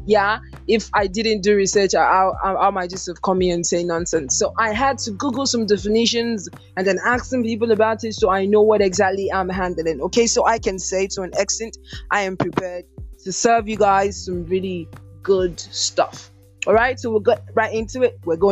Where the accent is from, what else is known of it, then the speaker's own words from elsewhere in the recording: Nigeria; how I know it as in Nigerian and living in Nigeria.